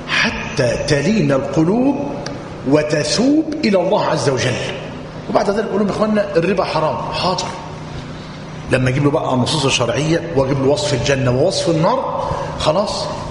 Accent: Egypt; عندنا في مصر

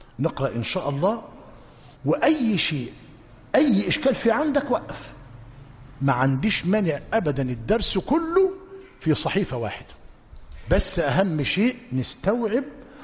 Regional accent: Egypt; بل يزداد خاصة في بلادنا مصر

